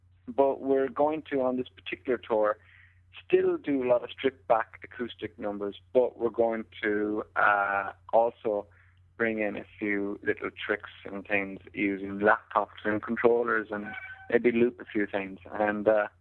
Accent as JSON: {"language": "English", "town": "Ballinrobe", "region": "County Mayo", "country": "Ireland", "said": "Actually, I'm from Ballinrobe in County Mayo, but Mick is from Castleknock in Dublin."}